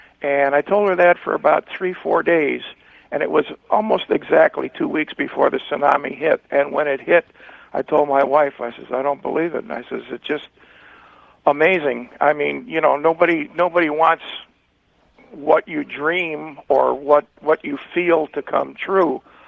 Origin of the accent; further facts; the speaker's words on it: California, United States; I'm from Ventura County, California, down at the base of the Casitas, Lake Casitas.